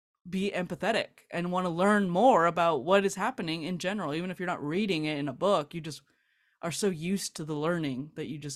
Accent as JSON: {"language": "English", "town": "South Gate", "region": "California", "country": "United States", "tie": "born or raised there", "said": "I grew up in Southgate, California. So it's okay. Near Long Beach, near Compton, Linwood. It's like that Huntington Park, all that area."}